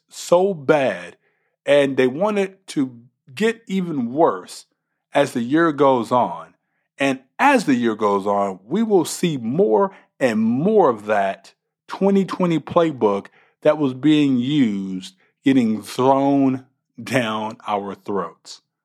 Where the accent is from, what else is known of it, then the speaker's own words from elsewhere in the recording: Texas, United States; I actually looked into voter registration from my home state of Texas